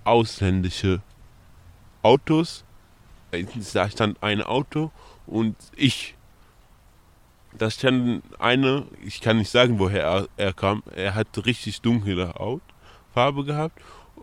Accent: Iraq; German is a second language; now in Erfurt, Germany; Ich komme aus dem Irak und ich wohne seit 5 Jahren in Erfurt.

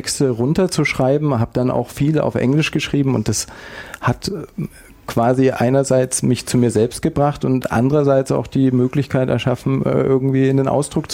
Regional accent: Landsberg am Lech, Bavaria, Germany; also ich komme ursprünglich aus Landsberg am Lech bei München. Ach. Und habe da lange Zeit gelebt

